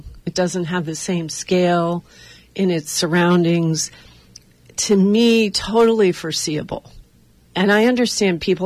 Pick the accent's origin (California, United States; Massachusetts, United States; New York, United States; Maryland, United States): New York, United States; And you know, I'm from New York